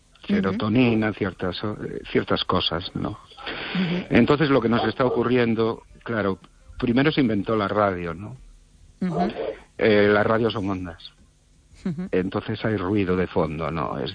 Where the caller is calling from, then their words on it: Ourense, Galicia, Spain; de Orense.